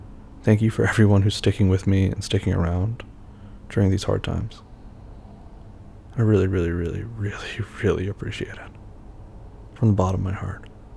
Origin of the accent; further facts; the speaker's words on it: the South, United States; I grew up in the South. I am a person of color. I am mixed.